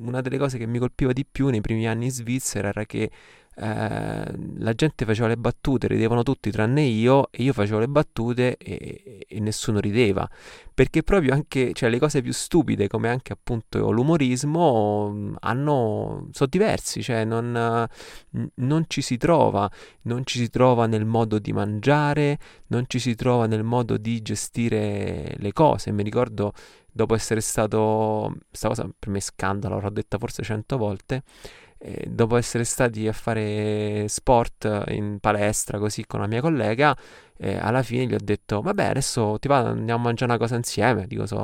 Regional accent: Rome, Lazio, Italy; miei nonni, sono siciliani, però mio nonno è venuto a Roma, io sono nato e cresciuto a Roma

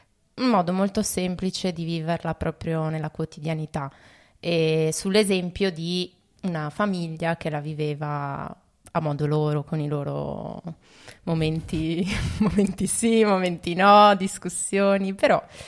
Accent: Vicenza, Veneto, Italy; now in Basilicata, Italy; E vengo da Vicenza, dal profondo nord

